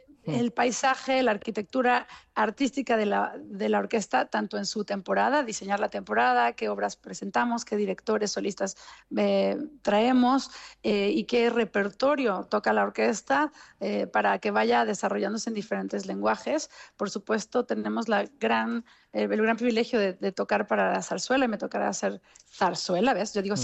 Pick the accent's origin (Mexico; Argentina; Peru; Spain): Mexico; accent: Mexican; con mi acento mexicano